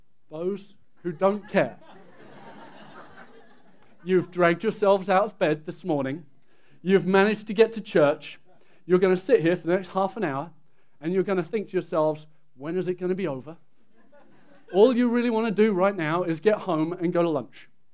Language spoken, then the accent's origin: English; England, United Kingdom; Well, you're wrong. I'm English, but not for long. Soon I will be American.